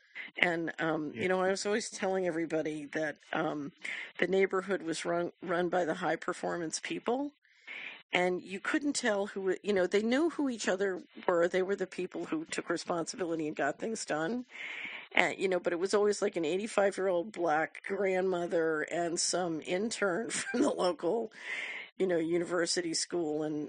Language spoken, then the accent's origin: English; Philadelphia, Pennsylvania, United States; I grew up at 48th and Larchwood in West Philadelphia.